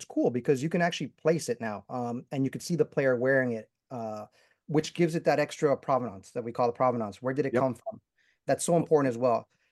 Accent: Miami, Florida, United States; I'm from Miami. I visit my parents.

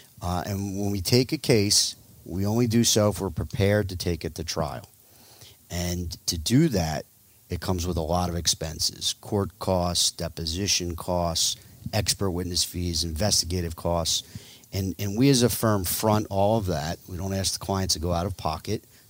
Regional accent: Cherry Hill, New Jersey, United States; also born or lived in Michigan; So I'm from South Jersey. I grew up in Cherry Hill. I then spent 7 years at the University of Michigan.

